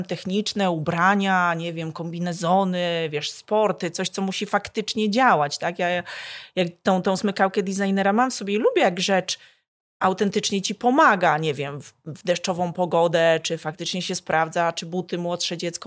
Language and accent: Polish; Bytów, Pomeranian Voivodeship, Poland; born there; Ja jestem Kaszubką, ja się urodziłam na Kaszubach